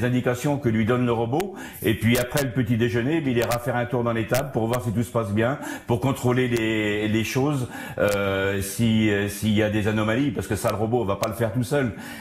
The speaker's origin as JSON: {"language": "French", "region": "Pays de la Loire", "country": "France", "said": "C'est ce qu'on fait chez moi à Vendée avec une marque qu'on a créée il y a 3 ans maintenant, Juste et Vendéen"}